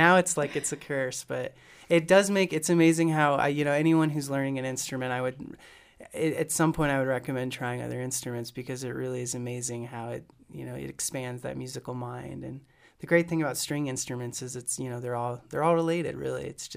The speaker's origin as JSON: {"language": "English", "region": "Indiana", "country": "United States", "tie": "born or raised there", "also_born_or_lived": "Virginia", "said": "but I was born and raised in Indiana, and it was in the first few years of college, I had moved out to Virginia where I have some family"}